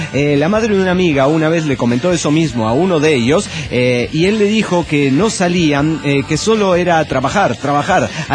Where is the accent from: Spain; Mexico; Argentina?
Mexico; Hermosillo, Sonora; de Hermosillo, Sonora, México.